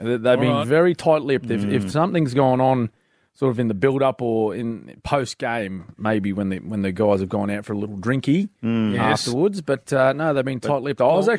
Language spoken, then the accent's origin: English; Queensland, Australia; I'm living back in my... where I grew up in Queensland. I'm back in God's country.